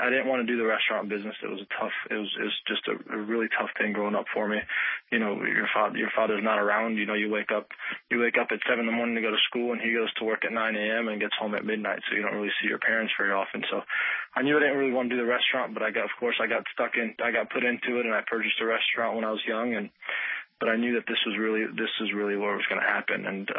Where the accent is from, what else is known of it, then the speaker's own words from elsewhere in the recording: Paterson, New Jersey, United States; born there; I can't say I grew up there. I was born there, and I lived there for a few years, and I was born in Patterson. Yeah, off River Street, if anybody's familiar with it.